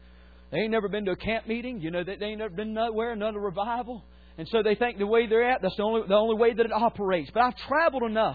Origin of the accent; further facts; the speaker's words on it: North Carolina, United States; I'm from North Carolina where everybody waves hello, and everybody says good morning.